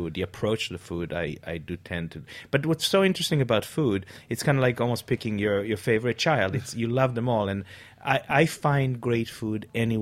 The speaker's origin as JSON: {"language": "English", "country": "Israel", "tie": "born or raised there", "said": "When I was growing up in Israel, for example, you couldn't find cilantro"}